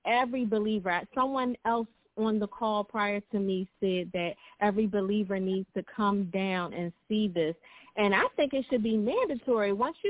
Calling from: Philadelphia, Pennsylvania, United States; out of Philadelphia, Pennsylvania, by way of Willingboro, New Jersey study group.

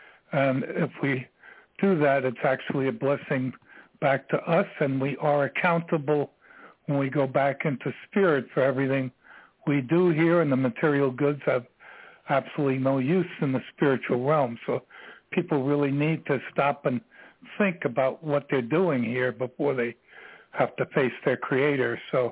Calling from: Ashland, Virginia, United States; I'm calling from Ashland, Virginia.

